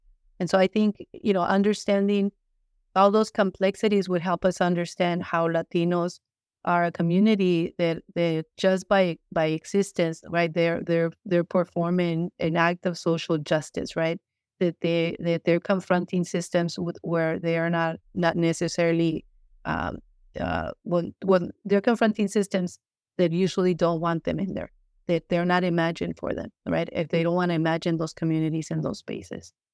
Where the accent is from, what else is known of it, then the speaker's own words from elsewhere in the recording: Ciudad Juarez, Chihuahua, Mexico; also born or lived in El Paso, United States; when I was growing up in Ciudad Juarez and El Paso, I was always told I was Mexican first